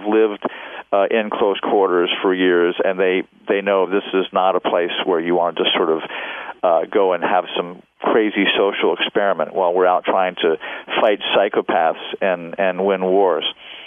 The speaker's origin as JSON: {"language": "English", "region": "Maryland", "country": "United States", "tie": "born or raised there", "said": "Maryland. I grew up in Maryland."}